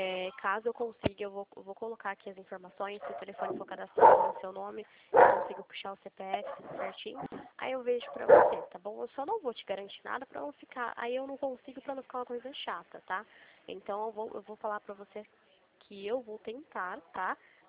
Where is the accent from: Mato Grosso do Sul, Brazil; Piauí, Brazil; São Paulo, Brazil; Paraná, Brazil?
São Paulo, Brazil; Limeira; Eu sou aqui de Limeira.